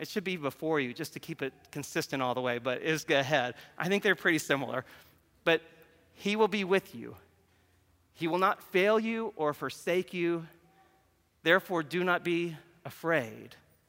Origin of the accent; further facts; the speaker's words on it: Tennessee, United States; now in Indiana; I would have never come to St. Luke's because I wasn't from Indiana, I was from Tennessee.